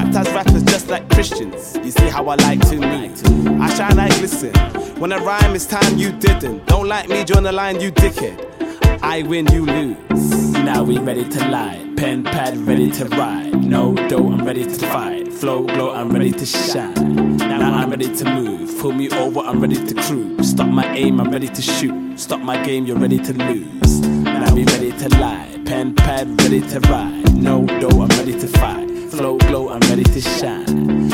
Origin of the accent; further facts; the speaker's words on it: Wolverhampton, West Midlands, United Kingdom; I'm a kid from Wolverhampton.